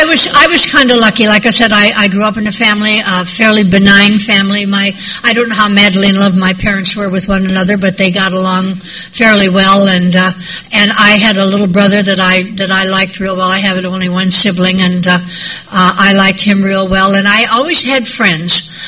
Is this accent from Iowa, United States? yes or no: yes; Iowa, United States; I was born and brought up in Northeast Iowa.